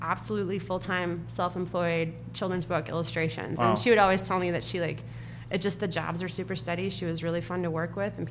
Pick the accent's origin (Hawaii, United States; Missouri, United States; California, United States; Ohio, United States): Missouri, United States; Yeah, so I grew up in Missouri.